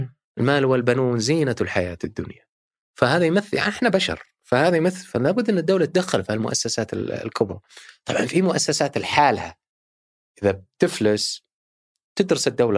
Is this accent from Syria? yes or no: no; Saudi Arabia; عندنا في السعودية دخل البنك المركزي في كل تفاصيل البنوك